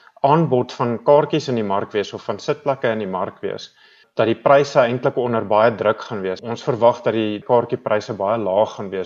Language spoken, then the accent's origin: Afrikaans; Odendaalsrus, Free State, South Africa; now in Johannesburg, South Africa; ek het groot geword in Oornalsrus en daar skool gegaan tot matriek. Toe het ek by Koffsies geswat, soos jy sê, as 'n geoktrooieerde rekenmeester en daar klaargemaak met my honeurs. En toe direk daarna het ek opgetrek Johannesburg toe